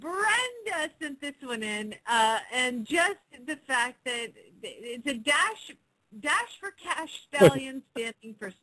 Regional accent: the South, United States; accent: Southern; It was in my southern accent. It just came out that way.

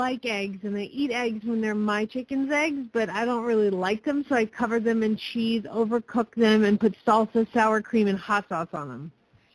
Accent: Phoenix, Arizona, United States; from Phoenix, Arizona, and you're listening to Horses in the Morning on the Horse Radio Network.

